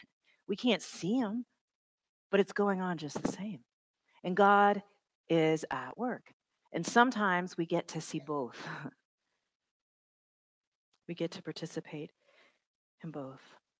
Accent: the South, United States; I grew up fundamentalist Baptist in the South.

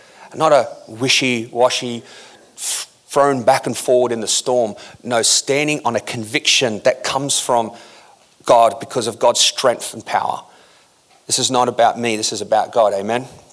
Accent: Australia; growing up in Australia. I used to get teased a lot for being a Christian.

